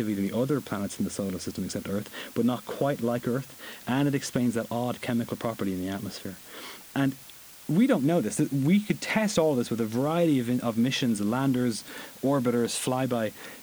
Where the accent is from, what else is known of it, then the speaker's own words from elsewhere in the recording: Ireland; I come from Ireland, so if you imagine basically Britain and Ireland together